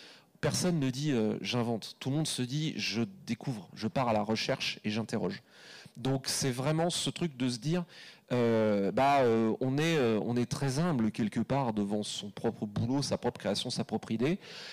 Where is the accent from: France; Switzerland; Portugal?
France; Brittany; parce que je suis breton et que constitutionnellement j'ai pas le droit